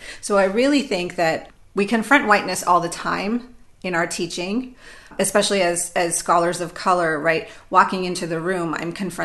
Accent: Pakistan; my position as a Pakistani Muslim woman, I can only ever speak for myself.

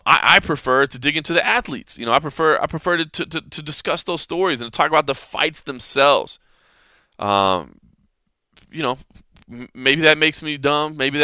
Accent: Dallas, Texas, United States; I grew up in Dallas. I'm a Cowboys fan.

